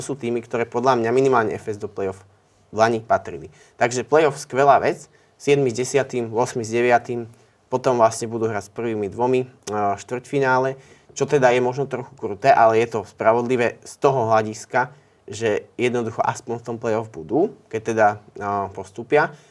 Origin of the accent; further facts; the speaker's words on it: Levice, Nitra Region, Slovakia; Ja som z Levice, takže ja verím, že áno.